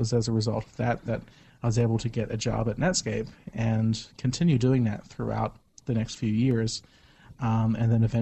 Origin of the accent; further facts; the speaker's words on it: New Zealand; No, although I was in my home country.